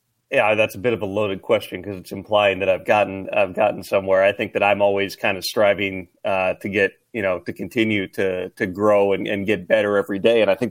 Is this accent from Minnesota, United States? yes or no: yes; Minnesota, United States; Minnesota.